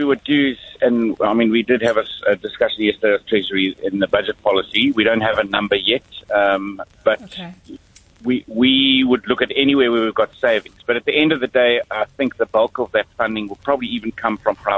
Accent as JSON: {"language": "English", "country": "South Africa", "said": "I'm a South African."}